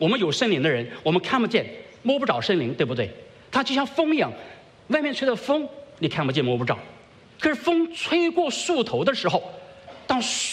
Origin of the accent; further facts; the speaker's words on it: China; 我们认为人死了就变成鬼，这是我们中国人想法